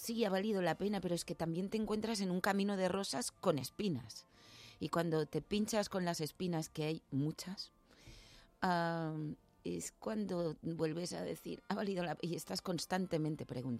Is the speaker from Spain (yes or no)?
yes; Girona, Catalonia, Spain; yo no soy de Madrid, yo soy de Girona. Entonces yo salí de allí y he vivido más fuera que en casa.